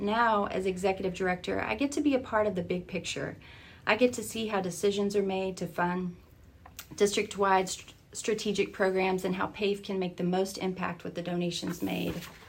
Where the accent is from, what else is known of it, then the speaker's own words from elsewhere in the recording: Texas, United States; now in Sandpoint, United States; Yeah, I grew up in Texas.